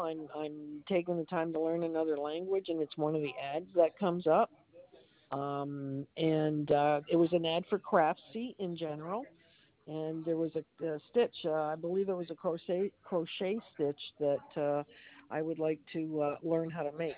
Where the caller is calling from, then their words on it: Toronto, Ontario, Canada; No, I'm calling from Toronto, Canada, and we're a little chilly up here today.